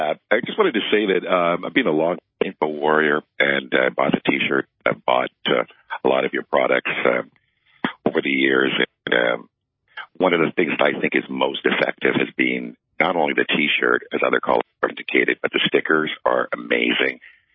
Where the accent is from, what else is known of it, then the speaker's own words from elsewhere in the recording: Canada; As a Canadian looking at that, as a former soldier looking